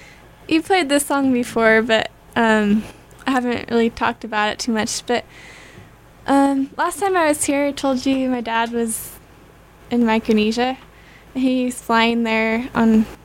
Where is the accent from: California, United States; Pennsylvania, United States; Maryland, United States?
California, United States; Redding; I'm from Redding.